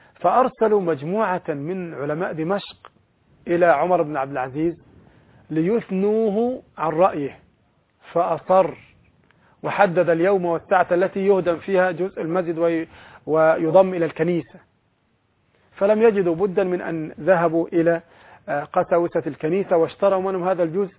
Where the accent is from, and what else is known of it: Egypt